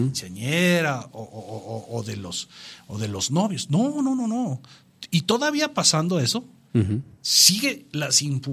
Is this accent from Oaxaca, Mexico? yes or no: no; Durango, Mexico; de aquí de Durango